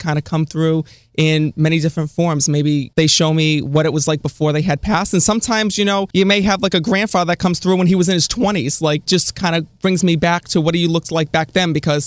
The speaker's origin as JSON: {"language": "English", "town": "Cranston", "region": "Rhode Island", "country": "United States", "lives_now": "Boston, United States", "said": "I'm originally from Cranston, Rhode Island, but right now I'm in Boston, Massachusetts."}